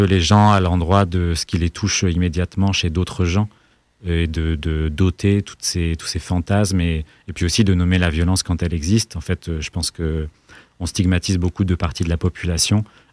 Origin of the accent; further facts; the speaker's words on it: Lille, Hauts-de-France, France; moi je suis né à Lille, hein, je vis à Lille depuis toujours